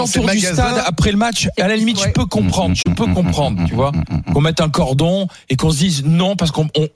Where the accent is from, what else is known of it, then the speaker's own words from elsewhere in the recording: Nice, Provence-Alpes-Côte d'Azur, France; je suis de Nice, que je suis supporter de l'OGC Nice.